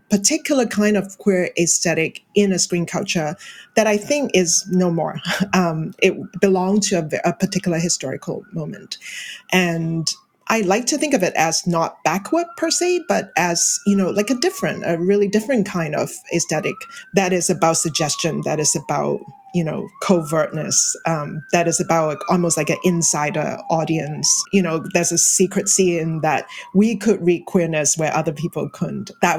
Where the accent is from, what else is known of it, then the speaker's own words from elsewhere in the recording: Hong Kong; my own experience growing up in Hong Kong